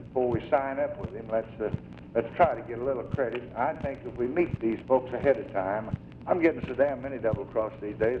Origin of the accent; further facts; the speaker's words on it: Texas, United States; But being a Texan, I guess that'd give us too much trouble.